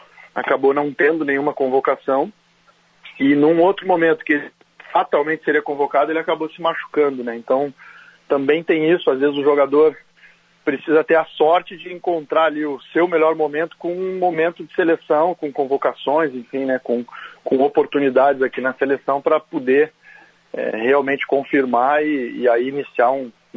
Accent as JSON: {"language": "Portuguese", "town": "Porto Alegre", "region": "Rio Grande do Sul", "country": "Brazil", "tie": "born or raised there", "said": "Como gaúcho, como sou, porto-alegrense, criado aí na aldeia, cresci."}